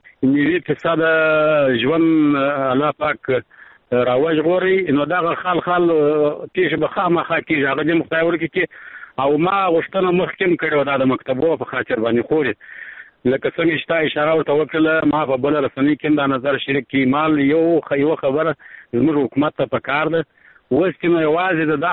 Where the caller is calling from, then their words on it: Arghandab, Kandahar, Afghanistan; لکندار ولایت ارغنداب ولسوالۍ سه د ټلیفون په کار شم خورې